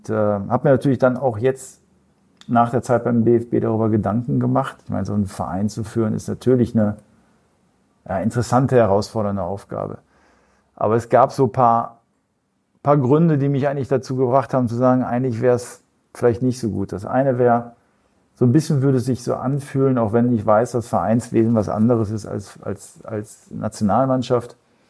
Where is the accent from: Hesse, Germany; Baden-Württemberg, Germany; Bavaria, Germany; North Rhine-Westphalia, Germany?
North Rhine-Westphalia, Germany; ich komme ja aus dem Ruhrgebiet